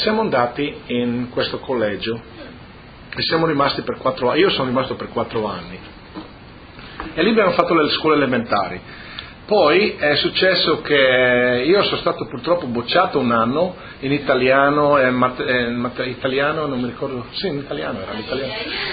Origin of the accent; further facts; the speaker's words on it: Casarsa della Delizia, Friuli-Venezia Giulia, Italy; sempre un piccolo paesino di campagna. E, niente, io abitavo proprio di fronte alle caserme. Dunque al mio paese ci sono due caserme